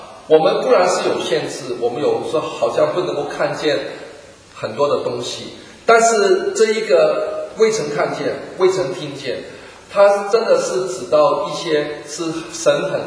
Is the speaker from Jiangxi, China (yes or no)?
no; Guangdong, China; 我们广东人南方人叫做阎罗皇啊